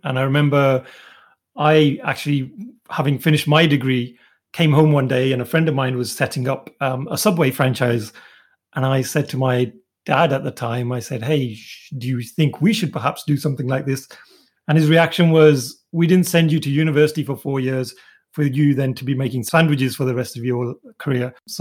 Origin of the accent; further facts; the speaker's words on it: United Kingdom; I remember part of my childhood, Bhangra was a big part of being a British Asian, right?